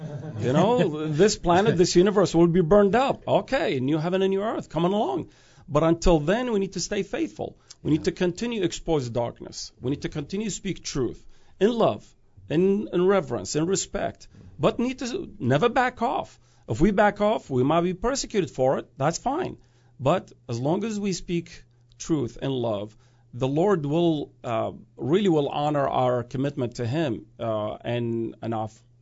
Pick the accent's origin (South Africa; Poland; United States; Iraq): Iraq; You know, I grew up in Iraq. I've seen the Euphrates. I've seen the Tigris.